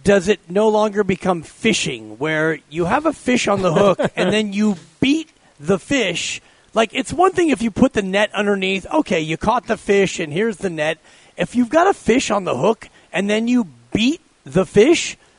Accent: Fairfax, California, United States; I actually grew up on the Corte Madera Creek, where you could literally off my deck cast into the creek and fish

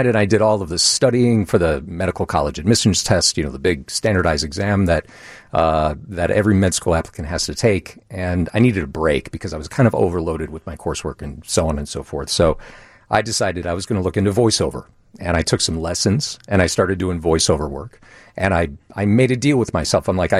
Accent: Naperville, Illinois, United States; also born or lived in Joliet; Moved to Naperville as a kid. Went to Naperville North High School.

